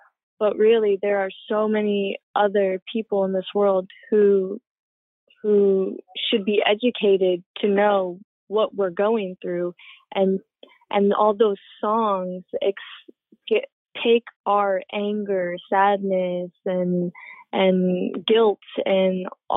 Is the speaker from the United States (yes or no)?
yes; Agoura Hills, California, United States; I'm from Agoura Hills, California.